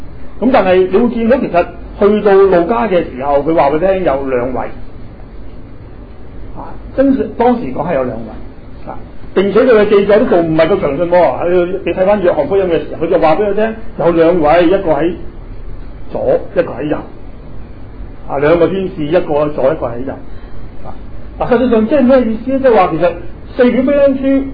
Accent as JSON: {"language": "Cantonese", "country": "China", "said": "即係我哋中國人即係安葬咁樣，即係我中國人唔係噶嘛"}